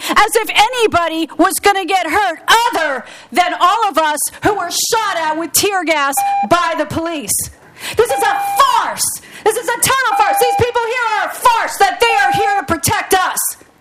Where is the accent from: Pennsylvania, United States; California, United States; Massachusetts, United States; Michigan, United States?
Pennsylvania, United States; Philadelphia; also born or lived in New York / Cambridge / Israel; now in Portland, United States; I've lived in North Portland that whole time. What I've witnessed here, and I'm from Philadelphia. I've lived in New York. I lived in Cambridge. I lived in Israel.